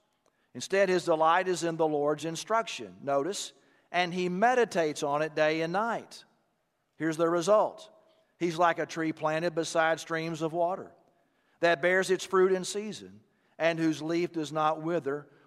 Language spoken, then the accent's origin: English; Texas, United States; Growing up in Texas, there were many cattle ranches